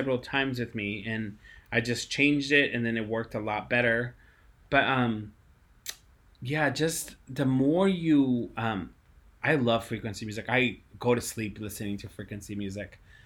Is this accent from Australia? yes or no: no; Mexico; when I grew up in Mexico, we were limited to even what our parents could, like, for example, purchase for us, right?